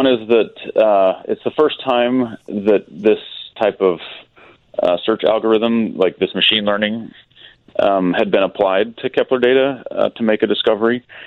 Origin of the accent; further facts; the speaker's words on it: Utah, United States; Yeah, it's good because I grew up in Utah, so this is kind of back in my neck of the woods.